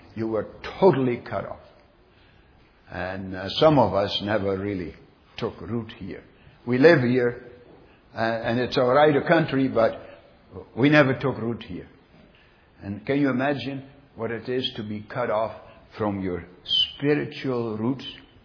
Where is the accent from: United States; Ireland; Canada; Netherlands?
Netherlands; moved away; when people immigrated, you know, you come here, like I came from the Netherlands, and you're totally cut off from your roots.